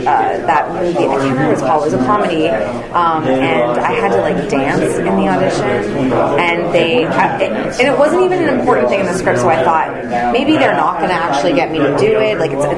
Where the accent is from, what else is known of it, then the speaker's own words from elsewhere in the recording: Vancouver, British Columbia, Canada; I'm from Vancouver, so I did a lot of local theater